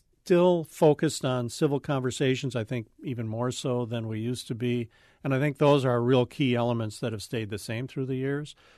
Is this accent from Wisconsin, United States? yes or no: yes; Wisconsin, United States; I grew up in Barron County. Your TV options were whatever you could pick up on your antenna.